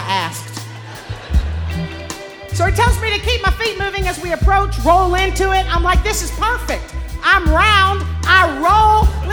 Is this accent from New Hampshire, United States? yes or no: no; Louisiana, United States; Only I'm from Louisiana, so tandem is not a fucking word I know.